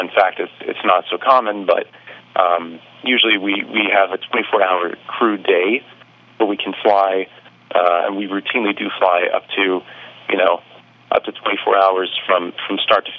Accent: Dallas, Texas, United States; I grew up in Dallas, Texas, a great place to live.

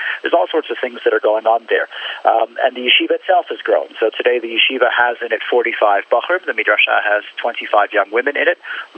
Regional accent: United States; after the war, when I grew up in the States, I had no clue that there was any kind of Jewish community in Germany.

